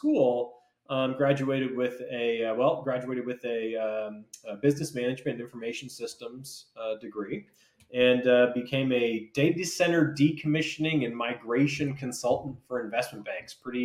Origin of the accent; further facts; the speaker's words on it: Vermont, United States; I'm originally from Vermont. So the Green Mountain State, always be a Vermonter. They don't have much of a summer up there.